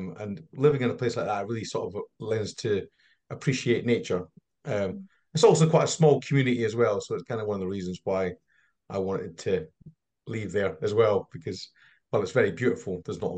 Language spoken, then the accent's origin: English; Perth, Scotland, United Kingdom; So I'm Scottish. You might detect from my accent. It's not quite pure English. I was born in Perth, in Perthshire